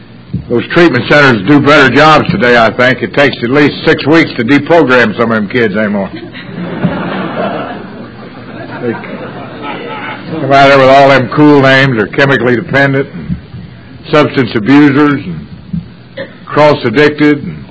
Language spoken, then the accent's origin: English; Louisville, Kentucky, United States; Anyway, I'm from Louisville, Kentucky.